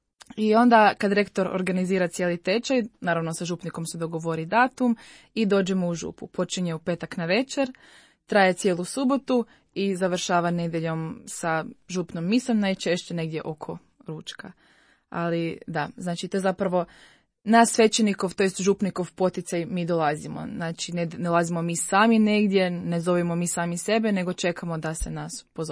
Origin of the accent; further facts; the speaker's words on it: Zagreb, City of Zagreb, Croatia; dolazim iz Zagreba, imam 26 godina i u Kursilju sam već 4 godine.